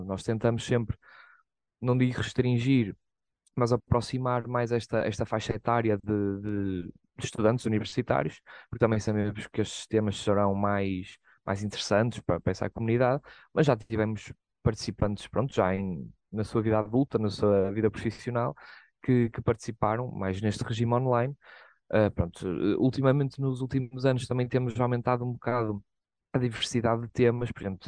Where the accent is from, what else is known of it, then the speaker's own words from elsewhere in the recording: Espinho, Aveiro, Portugal; eu sou de Espinho, pronto, relativamente perto aqui da Aveiro. Pronto, eu vim para cá em 2019 estudar licenciatura em biotecnologia